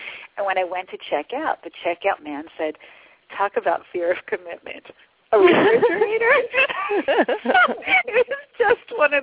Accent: Atlantic City, New Jersey, United States; And it happened to be my hometown. I'm from Atlantic City, New Jersey.

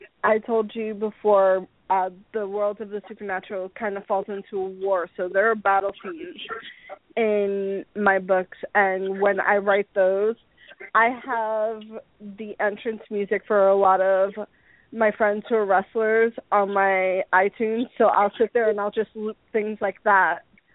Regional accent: Brooklyn, New York, United States; at one point in the apartment that I lived in with my parents growing up in Brooklyn, it was me, my younger brother, one of my older brothers, three of my cousins, and my parents.

